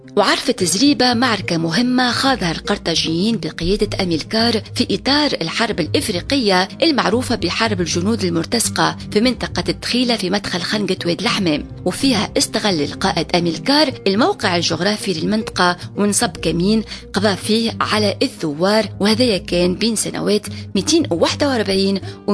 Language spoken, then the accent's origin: Arabic; Tunisia; accent: Tunisian; كما نعرفه في لهجتنا التونسية